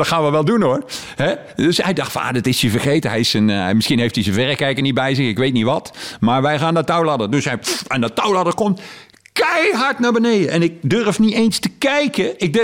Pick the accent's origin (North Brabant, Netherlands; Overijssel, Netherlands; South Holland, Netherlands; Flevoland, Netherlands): North Brabant, Netherlands; Heeswijk; Vooral hier uit de buurt, want ik kom hier uit Heeswijk.